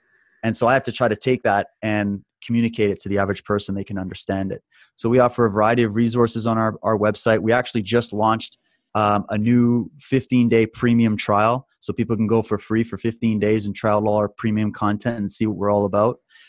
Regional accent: Canada; I live in Canada. I'm Canadian.

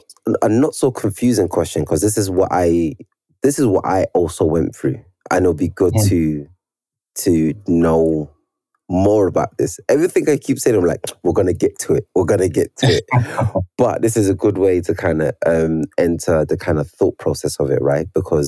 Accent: Nigeria; being Nigerian

